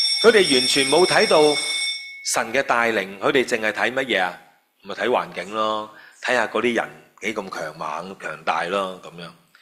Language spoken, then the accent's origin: Cantonese; China; 呢啲我哋中国人好犀利噶呢啲说话吓